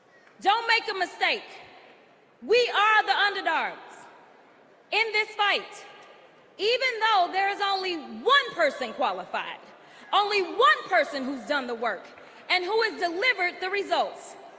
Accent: Texas, United States; And y'all know I come from Texas.

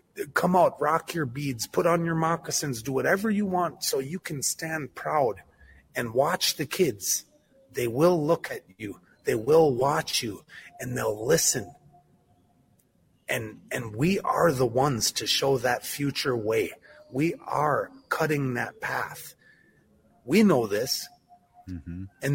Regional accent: Minneapolis, Minnesota, United States; but the fact of the matter is I am from Minneapolis. I was here as a young man. I was just a young boy, and this stuff wasn't around.

